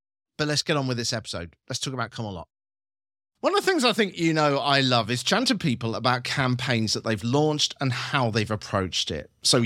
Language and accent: English; United Kingdom; as a Brit